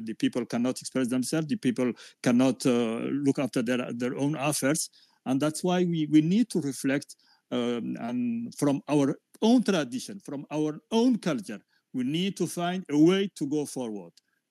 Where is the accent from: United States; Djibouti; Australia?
Djibouti; I'm from Djibouti.